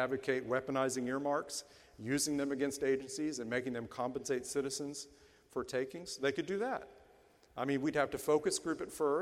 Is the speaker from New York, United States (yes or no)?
no; North Carolina, United States; than it means in Cleveland or my home state of North Carolina.